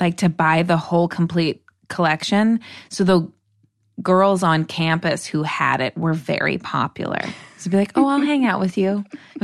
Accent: Cape Cod, Massachusetts, United States; now in Los Angeles, United States; I am from Cape Cod.

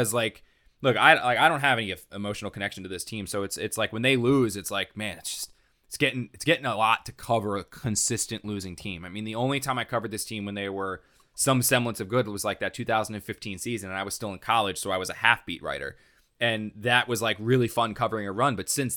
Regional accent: New Jersey, United States; I mean, I grew up in South Jersey, so all of my friends are Eagle fans

